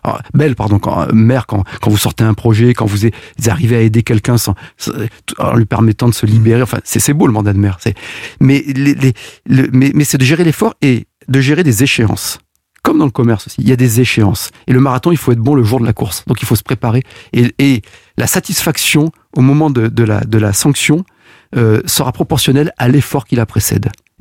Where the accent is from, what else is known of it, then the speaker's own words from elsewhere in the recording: France; Chez nous, en France